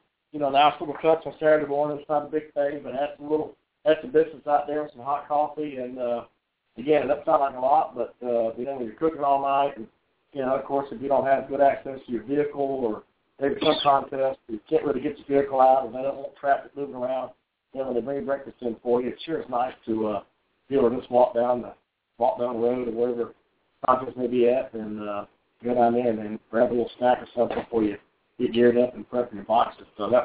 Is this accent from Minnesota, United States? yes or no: no; Aiken, South Carolina, United States; I mean, it's my hometown here, but it is a nice setting down there.